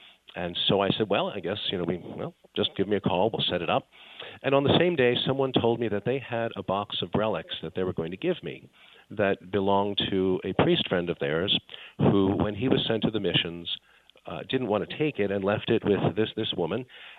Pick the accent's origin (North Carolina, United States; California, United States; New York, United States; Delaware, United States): New York, United States; Brooklyn; And I'm from Brooklyn, New York originally.